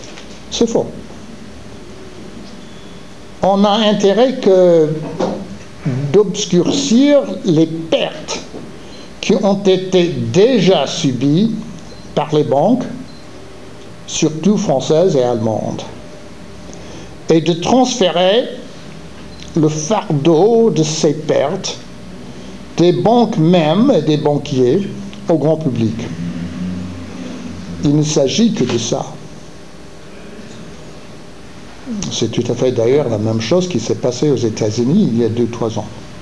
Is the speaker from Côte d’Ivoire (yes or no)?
no; Greece; Je viens de Grèce